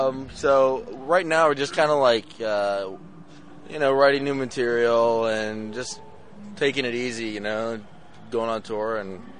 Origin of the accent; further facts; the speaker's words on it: Washington, District of Columbia, United States; we grew up in Washington, D.C., going to shows